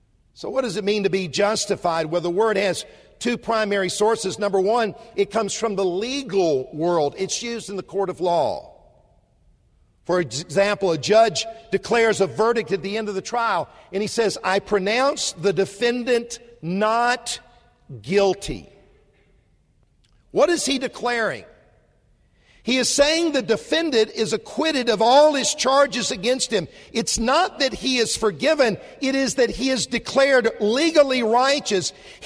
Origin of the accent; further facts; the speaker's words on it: Columbia, South Carolina, United States; I'm a South Carolina boy, and I accept that very gratefully. Now, he almost threw under the bus my hometown, which is Columbia.